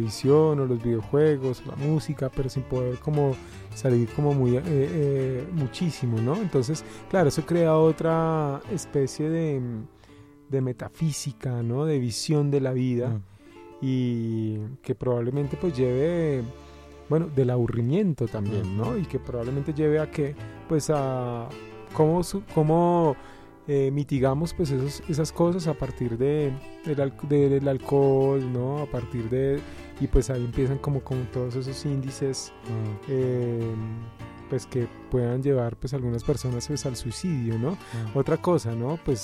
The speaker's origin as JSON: {"language": "Spanish", "country": "Colombia", "said": "nosotros como colombianos pues no sabemos qué es el invierno"}